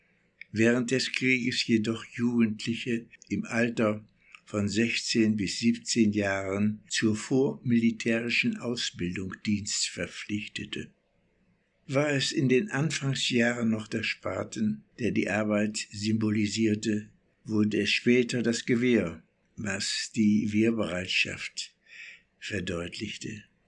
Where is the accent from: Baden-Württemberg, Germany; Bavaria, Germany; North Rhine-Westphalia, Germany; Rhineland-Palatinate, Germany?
North Rhine-Westphalia, Germany; Mülheim; born there; Ich bin 94 Jahre alt, in Mülheim geboren.